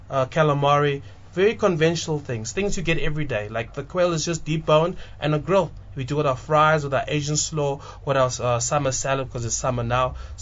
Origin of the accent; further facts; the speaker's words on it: Johannesburg, Gauteng, South Africa; we'll try to keep it more Joburg because we're from Joburg.